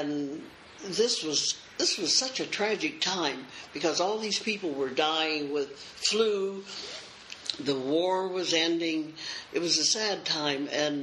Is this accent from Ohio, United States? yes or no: yes; Cincinnati, Ohio, United States; born there; I was born in Cincinnati, Ohio, in 1913, mm-hmm. October the 15th, 1913.